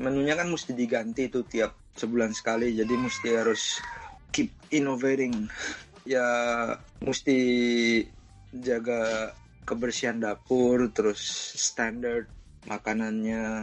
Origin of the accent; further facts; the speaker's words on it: Indonesia; moved away as an adult; also born or lived in Australia; now in Japan; Saya umur 19 pindah dari Indonesia ke Sydney.